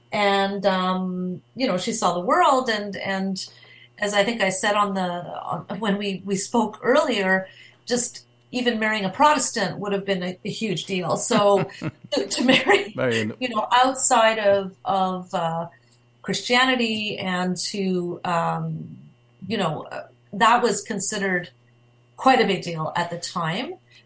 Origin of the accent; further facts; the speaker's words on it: Canada; growing up in Western and Northern Canada in the 70s and 80s, when you're a mixed race person